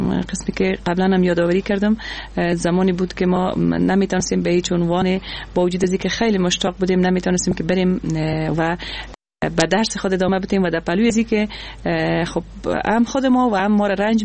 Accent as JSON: {"language": "Persian", "country": "Afghanistan", "tie": "born or raised there"}